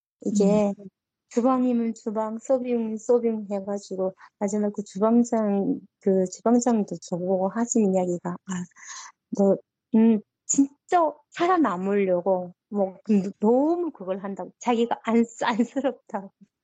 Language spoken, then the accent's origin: Korean; North Korea; accent: North Korean dialect; now in South Korea